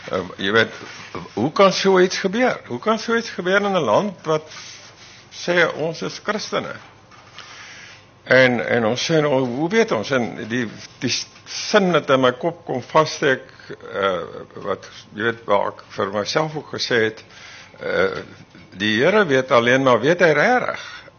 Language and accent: Afrikaans; Laingsburg, Western Cape, South Africa; Ek kom van Lynsburg, van Middelplaas, en daar was 12 kinders in matriek, en ek was die ouer broer, daar was 3 meisies, en ek was die ouer broer.